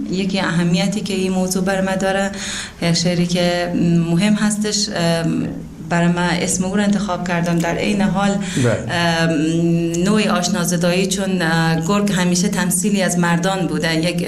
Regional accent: Daykundi, Afghanistan; born there; also born or lived in Iran; متولد شهرستان دایکندی هستم و فارغ التحصیل ادبیات. 30 سال در ایران زندگی کردم و الان 6 سال میشه که در افغانستان حضور دارم.

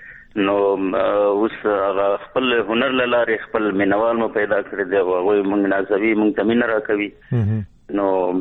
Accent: Sayed Karam, Paktia, Afghanistan; زه د پکتیا اوسېدونکی یم او لسوالی مو ستکرم دی او کلی مو کوسین دی

